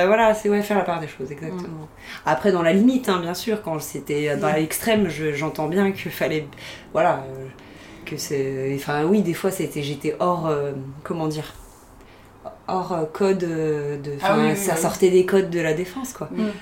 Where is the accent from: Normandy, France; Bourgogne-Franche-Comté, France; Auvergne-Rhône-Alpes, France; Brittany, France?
Auvergne-Rhône-Alpes, France; Ensuite, je suis rentrée chez moi en Savoie pendant 2 ans.